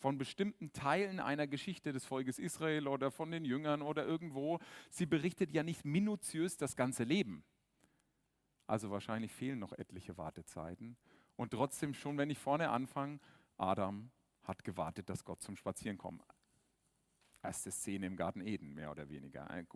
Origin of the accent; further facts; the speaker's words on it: Germany; wir sind keine Afrikaner, wir sind auch keine Südeuropäer, wir sind Deutsche.